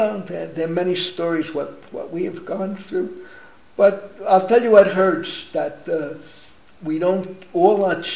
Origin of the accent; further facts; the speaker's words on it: Bronx, New York, United States; Since I was growing up in the Bronx, 700,000 Jews